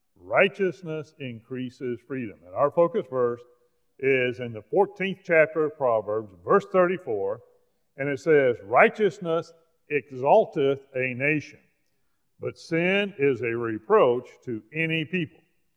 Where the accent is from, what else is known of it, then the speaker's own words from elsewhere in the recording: United States; I'm an old-fashioned, red-blooded, flag-waving American. And I thank God that I am an American.